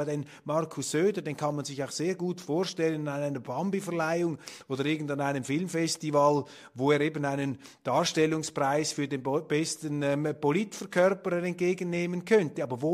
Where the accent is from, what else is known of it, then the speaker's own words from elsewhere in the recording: Switzerland; Und für mich als Schweizer und als liberal-konservativ